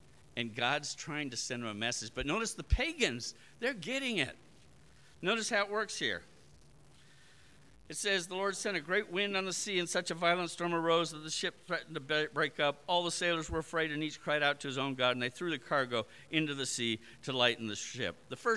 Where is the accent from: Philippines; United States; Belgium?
Philippines; Cordillera Administrative Region; In fact, when I grew up in the Ifugao, they had all these spirits they were terrified of and they sacrificed